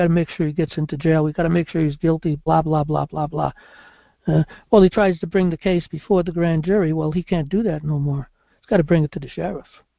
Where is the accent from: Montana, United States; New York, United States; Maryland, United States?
New York, United States; New York City; I grew up in New York City, and patriotism was a big thing.